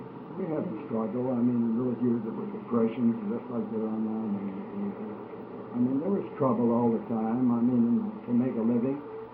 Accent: Louisville, Kentucky, United States; I grew up in Louisville, and about the age of 13, after my bar mitzvah, I had to go to work. My folks were tailors

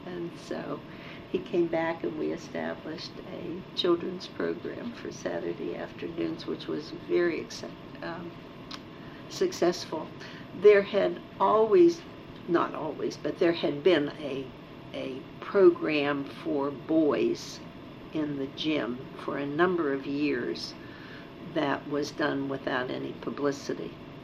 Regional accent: Pittsburgh, Pennsylvania, United States; And Bob also was born and raised in Pittsburgh.

